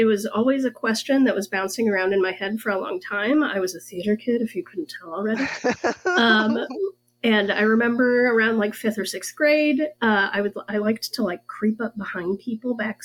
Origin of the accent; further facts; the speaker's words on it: Indiana, United States; And I ended up at Indiana University, but I'm originally from Indiana.